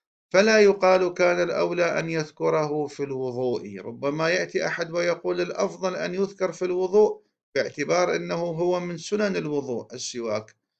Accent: Iraq; وهذا موجود يعني في بلدنا العراق

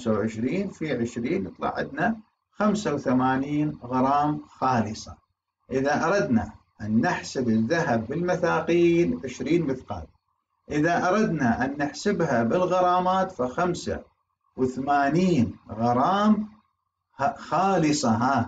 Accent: Iraq; عندنا بالعراق يكاد أن يكون معدوم

